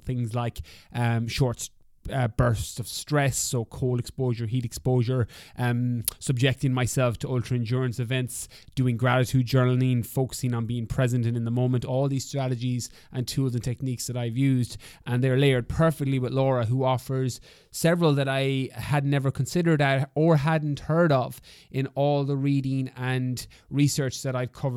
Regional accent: Ireland; As Irish people, we don't tend to be the best to be like, I have a problem.

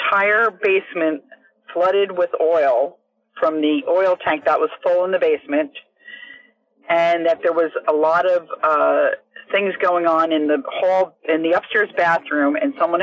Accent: New Jersey, United States; from the Jersey Shore.

